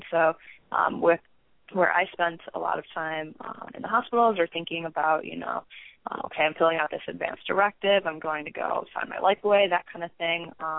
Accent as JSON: {"language": "English", "region": "Michigan", "country": "United States", "said": "So I am from Michigan, but I'm currently a freshman undergrad at Arizona State University in their Honors College."}